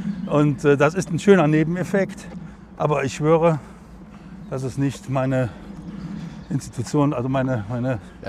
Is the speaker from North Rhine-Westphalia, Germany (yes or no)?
yes; Cologne, North Rhine-Westphalia, Germany; Als Kölsche Jung mit einer Uniform, welche auch immer es ist im Kölner Karneval